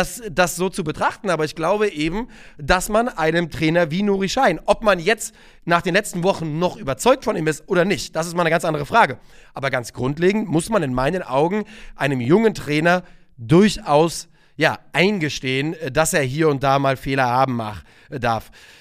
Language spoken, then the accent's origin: German; Germany; Als nächstes muss ich sagen, ich bin Deutscher.